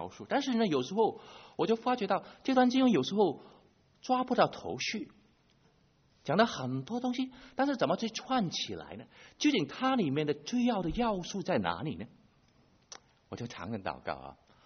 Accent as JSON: {"language": "Chinese", "country": "Hong Kong", "said": "不知道大家有没有认得，我是从香港来的"}